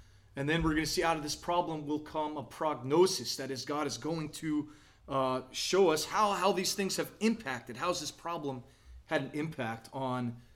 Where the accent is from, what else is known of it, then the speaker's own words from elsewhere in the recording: California, United States; But what Pastor doesn't know is I'm actually from the South, Southern California.